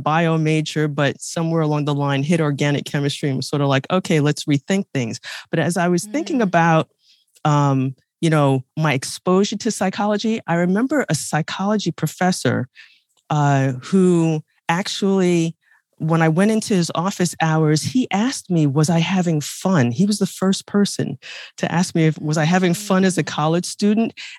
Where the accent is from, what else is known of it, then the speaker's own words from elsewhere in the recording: Bronx, New York, United States; I was born in the South Bronx, raised by Bronx, New York, raised by a single mom who immigrated from Jamaica.